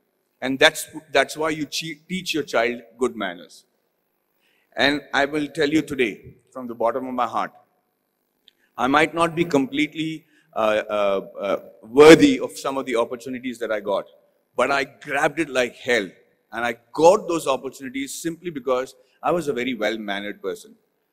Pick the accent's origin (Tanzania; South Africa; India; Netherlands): India; Jamshedpur, Jharkhand; Because I am from Jamshedpur, from the Tata steel town.